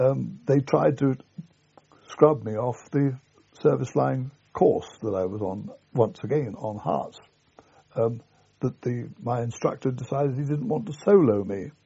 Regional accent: Coulsdon, London, United Kingdom; born there; I was born in Coolsden in Surrey.

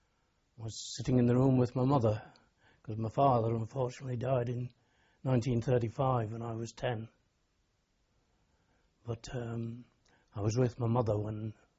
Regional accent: Port Sunlight, North West England, United Kingdom; also born or lived in Liverpool; No. When I was 9 months old, I went over to live in Port Sunlight on the Wirral.

